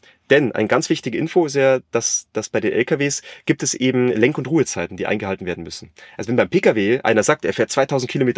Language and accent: German; Bavaria, Germany; now in East Frisia, Germany; ich komme ursprünglich aus dem Südosten von Bayern, deswegen bin ich auch nach Ostfriesland gezogen